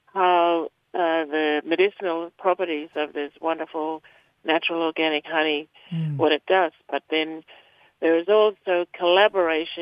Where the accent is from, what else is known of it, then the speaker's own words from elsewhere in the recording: Broome, Western Australia, Australia; from Broome, Western Australia.